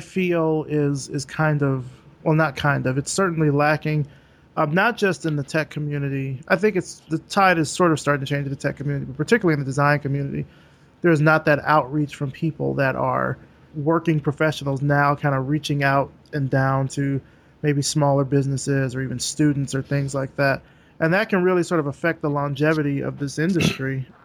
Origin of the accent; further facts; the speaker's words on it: Alabama, United States; I've been to Pensacola because I'm from Alabama, so I know it's kind of right there on the border.